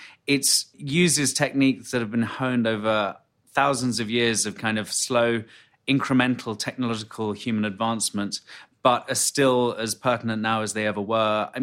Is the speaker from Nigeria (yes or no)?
no; London, United Kingdom; I grew up in London